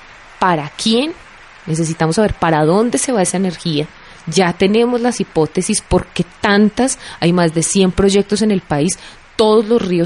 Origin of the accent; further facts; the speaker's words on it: Antioquia, Colombia; recuperando lo que realmente es un antioqueño sencillo, con su cotidianidad